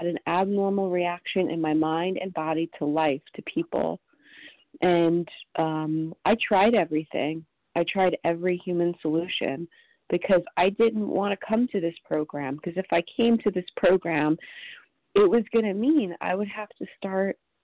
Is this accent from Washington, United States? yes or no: yes; Washington, United States; I'm from Washington State.